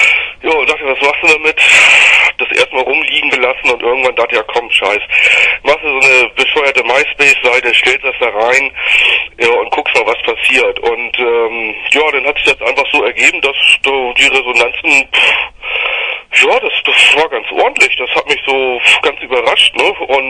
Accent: Hamburg, Germany; eigentlich sind wir alle aus Hamburg.

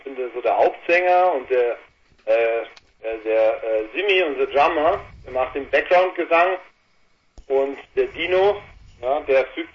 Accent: Weilheim, Bavaria, Germany; Wir sind aus Weilheim in Oberbayern.

